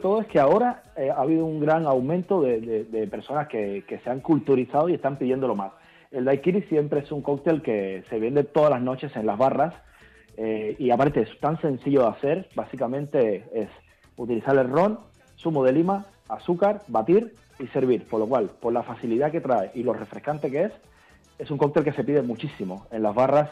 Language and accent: Spanish; Cuba; now in Barcelona, Spain; Sí, bueno, yo vivo en todas partes, ¿no? Pero sí, aunque soy de Cuba, pero yo estoy afincado en Barcelona.